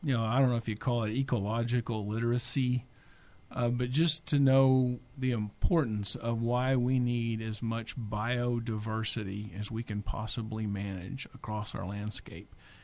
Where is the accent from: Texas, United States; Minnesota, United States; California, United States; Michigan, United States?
Texas, United States; Fort Cavazos; born or raised there